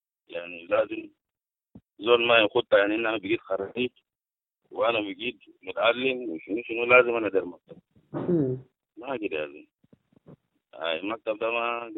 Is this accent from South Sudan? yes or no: yes; South Sudan; أصل بالرغم أنا إنسان جنوبي وكده أصل الناس بيقولوا لي أنا دارفوري